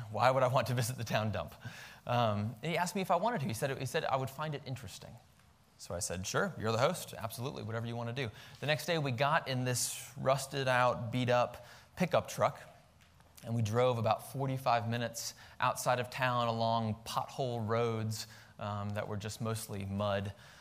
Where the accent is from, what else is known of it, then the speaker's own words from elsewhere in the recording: Denver, Colorado, United States; And so even though we're from Denver and just back in Virginia for a few short weeks here